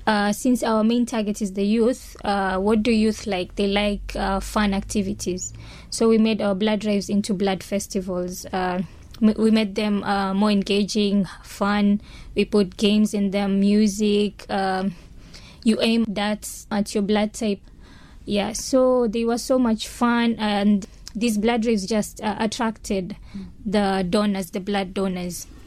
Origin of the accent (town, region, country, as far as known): Mombasa, Mombasa County, Kenya; born or raised there